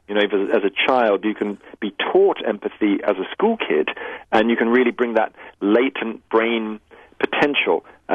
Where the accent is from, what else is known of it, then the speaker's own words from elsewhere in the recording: Sydney, New South Wales, Australia; I grew up in Australia, in Sydney, Australia, and when I was 10, my mother died of breast cancer.